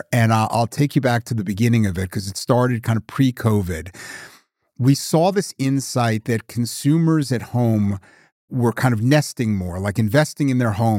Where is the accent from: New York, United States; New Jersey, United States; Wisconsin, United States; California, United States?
New York, United States; Back in the mid-80s, growing up in New York, there was a store called Sims.